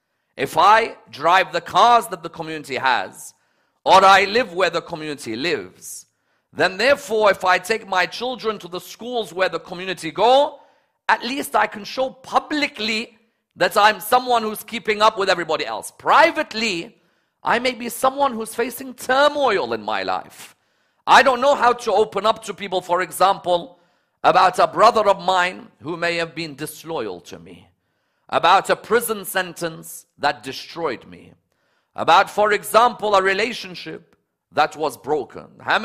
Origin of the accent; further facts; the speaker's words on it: London, United Kingdom; I grew up in London and didn't see what others saw.